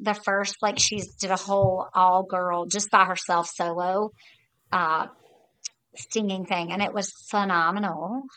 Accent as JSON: {"language": "English", "region": "the South", "country": "United States", "said": "Can't say it. I'm from the South. I apologize."}